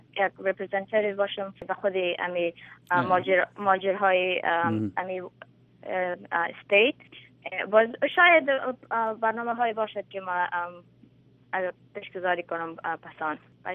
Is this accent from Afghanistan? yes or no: yes; Afghanistan; میگه تو افغانستان هستی، ما میگم بله ما از افغانستان هستم و ما پراود هستم که ما خودم افغان هستم.